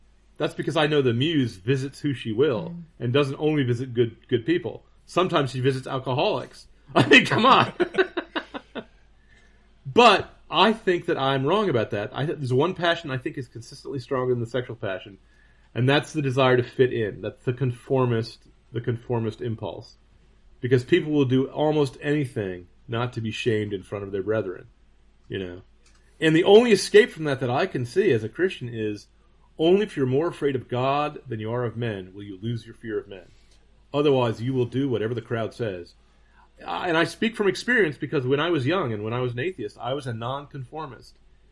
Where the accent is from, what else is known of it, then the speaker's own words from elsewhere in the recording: United States; despite you being an Australian and me being an American, we're all Englishmen at heart.